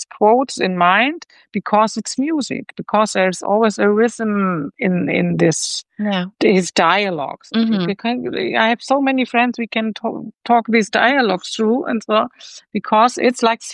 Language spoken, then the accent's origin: English; Hanover, Lower Saxony, Germany; English is a second language; and we sat in Leipzig together, and I came from Hanover